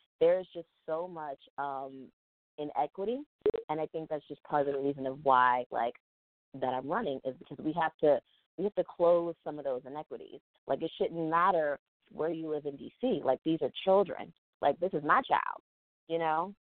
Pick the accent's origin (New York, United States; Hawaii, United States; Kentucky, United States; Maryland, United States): Maryland, United States; Bowie; now in Washington, United States; So I was born in D.C. I grew up in PG County, so I grew up in Bowie, Maryland. Went to school for a little while up in Wisconsin. Came back home, moved back to D.C.